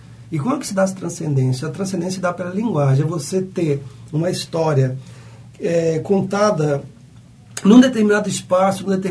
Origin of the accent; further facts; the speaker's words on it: Cataguases, Minas Gerais, Brazil; Cataguases, a minha cidade natal